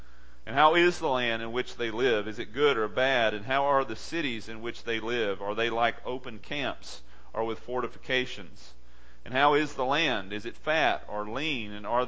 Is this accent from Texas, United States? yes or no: yes; Texas, United States; When I was a kid growing up in East Texas, We had a place that we like to go to in the summertime called Lake Tejas, Comusneal, Texas.